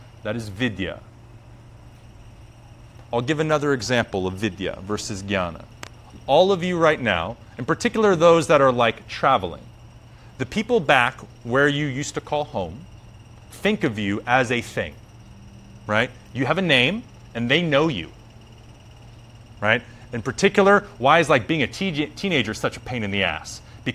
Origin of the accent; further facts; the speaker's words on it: United States; I'm American, so I only really speak one freaking language anyways.